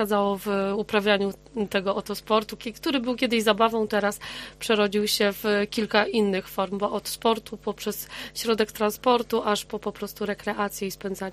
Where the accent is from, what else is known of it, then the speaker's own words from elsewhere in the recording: Subcarpathian Voivodeship, Poland; Ja akurat nie pochodzę ze Śląska, pochodzę z Podkarpacia